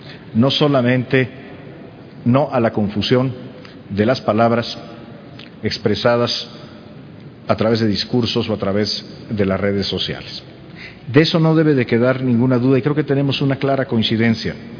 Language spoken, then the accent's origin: Spanish; Mexico; quiero dar una opinión de carácter personal, que la doy como mexicano